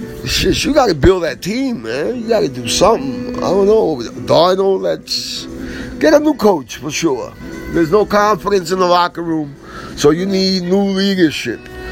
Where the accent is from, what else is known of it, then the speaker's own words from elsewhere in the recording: New York, United States; What am I going to say? I'm a New Yorker.